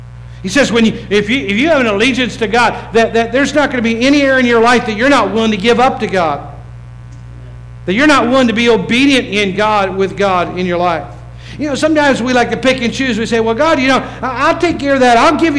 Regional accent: West Virginia, United States; now in California, United States; I came from West Virginia. We came to California.

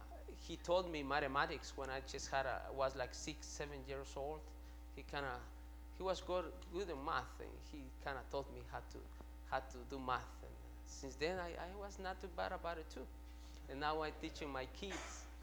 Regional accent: Guatemala; I grew up in Guatemala when I was a child

